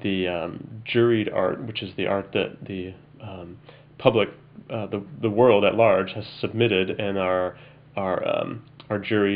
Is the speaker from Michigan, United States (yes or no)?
yes; Detroit, Michigan, United States; And I grew up in Detroit